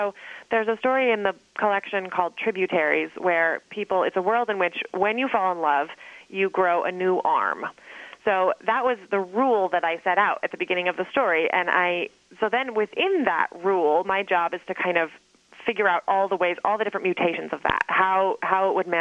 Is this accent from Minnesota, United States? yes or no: no; Santa Fe, New Mexico, United States; moved away as an adult; Indeed, yeah. I grew up in Santa Fe. I lived there until I went off to college.